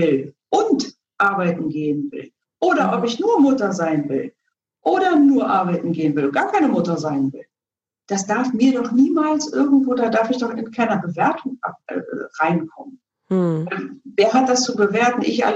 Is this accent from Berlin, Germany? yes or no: yes; Berlin, Germany; ich bin ja selber in Ost-Berlin groß geworden